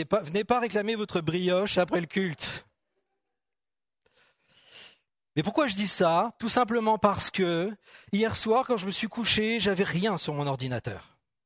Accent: France; Je suis un bon Français, j'aime bien ma bonne baguette fraîche le dimanche matin quand je déjeune.

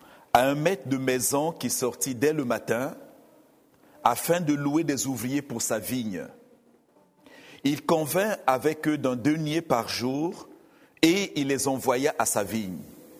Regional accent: DR Congo; moi je ne suis pas vénézuélien, je viens du Congo, ça fait une semaine que je suis là

